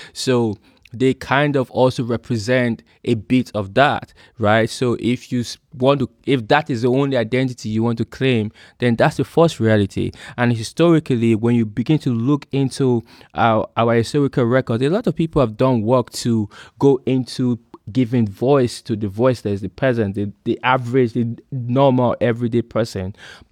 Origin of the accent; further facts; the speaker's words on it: Benin City, Edo, Nigeria; also born or lived in Lagos; now in Ghana; I'm from Benin. Right, but I'm Asian. But then I'm from Edo State. Then I moved to Lagos, and I have a bit of being a Lagosian. Then I moved to Ghana, and I've been in Ghana for 6 years.